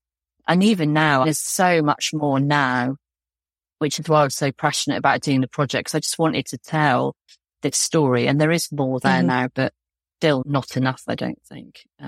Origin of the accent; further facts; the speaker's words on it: South West England, United Kingdom; We grew up in Dorset